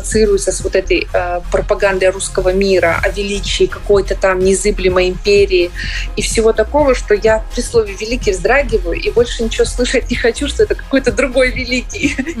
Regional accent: Belarus; Но мы-то белорусы знаем

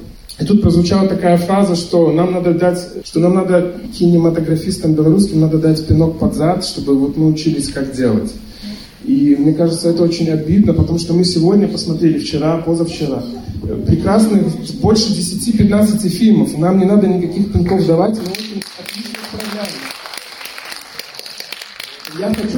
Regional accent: Belarus; дело не в том, что мы травмированные белорусы, и мы так воспринимаем этот фильм

